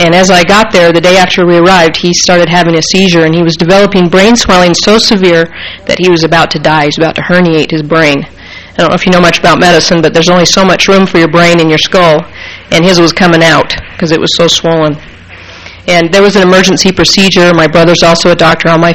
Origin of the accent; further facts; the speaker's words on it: Provo, Utah, United States; now in Salt Lake City, United States; I'm a physician here in Salt Lake City. I'm a general internist. I'm from Provo